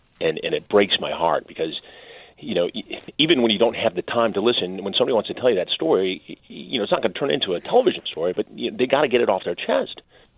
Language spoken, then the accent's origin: English; Chicago, Illinois, United States; born there; I was born in Chicago. Actually.